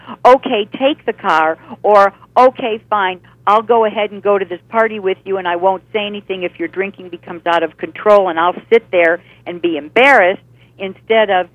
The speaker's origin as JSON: {"language": "English", "region": "California", "country": "United States", "said": "I'm from California, you know"}